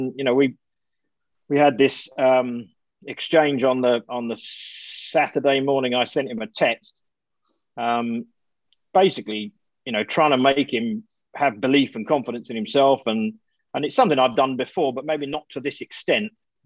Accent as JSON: {"language": "English", "region": "England", "country": "United Kingdom", "said": "at the Belfry with all of its history, in my home country, that would be all my Christmases come together."}